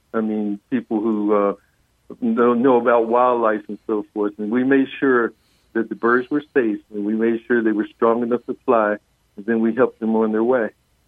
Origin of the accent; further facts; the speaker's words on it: Philadelphia, Pennsylvania, United States; I remember being a kid growing up in Philadelphia and my dad taking me to Connie Mack Stadium to watch my beloved Philadelphia Phillies.